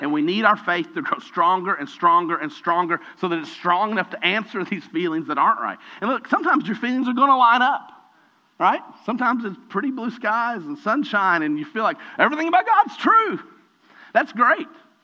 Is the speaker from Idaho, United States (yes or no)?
no; Kentucky, United States; I was raised in Eastern Kentucky.